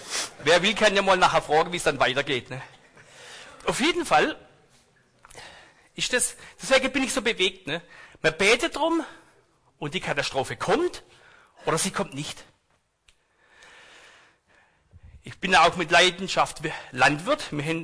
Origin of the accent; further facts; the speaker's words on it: Baden-Württemberg, Germany; accent: Swabian; also ich rede trotzdem Schwäbisch ein bisschen